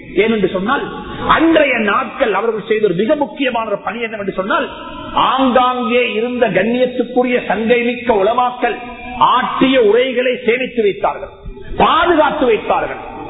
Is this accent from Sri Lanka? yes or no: yes; Sri Lanka; நாங்கள் இலங்கையர்கள் குறிப்பாக இலங்கை வாழ் முஸ்லீம்கள்